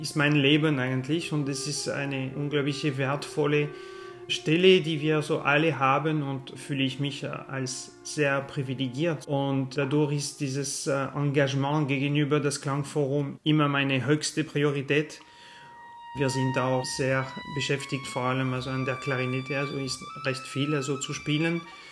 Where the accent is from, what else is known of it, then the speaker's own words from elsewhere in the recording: France; Ich komme aus Frankreich.